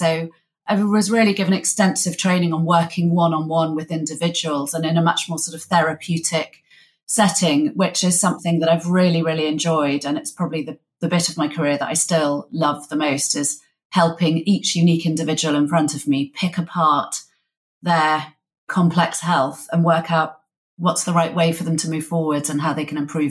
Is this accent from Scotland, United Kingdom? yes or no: no; North East England, United Kingdom; So I grew up in Northumberland in the countryside.